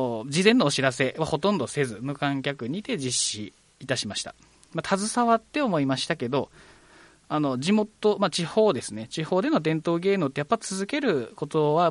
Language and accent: Japanese; Takae, Kagoshima, Japan; 私の地元高江町